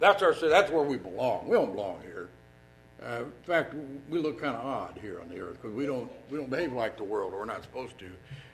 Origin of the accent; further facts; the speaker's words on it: Tennessee, United States; born there; I didn't come out of a foreign country. I was born in Tennessee, though. But once a year, I kind of make a little pilgrimage back to that part of where I was born. I didn't live there very long